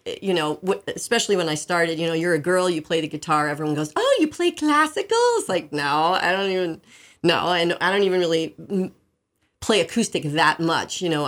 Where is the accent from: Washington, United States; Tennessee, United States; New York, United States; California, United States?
New York, United States; also born or lived in Brooklyn; I was born in Brooklyn. Mm-hmm. Then I grew up outside the city in the suburbs, Westchester County in New York